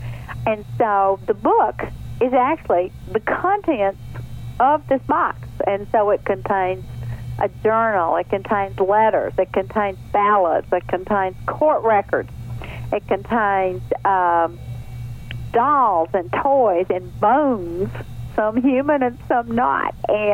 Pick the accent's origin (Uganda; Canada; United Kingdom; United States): United States; Hillsboro; I know on Saturday, the first reading is going to be in my hometown in Hillsboro at 11 o'clock.